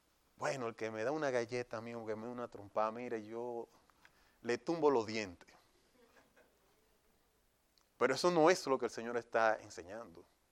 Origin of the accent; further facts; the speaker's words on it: Brooklyn, New York, United States; Yo me crié en Nueva York, en Brooklyn.